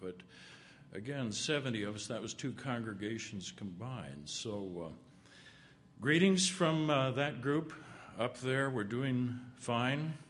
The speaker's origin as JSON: {"language": "English", "region": "South Dakota", "country": "United States", "said": "And when I say I'm from South Dakota, I get looks from where is it to expressions of sympathy."}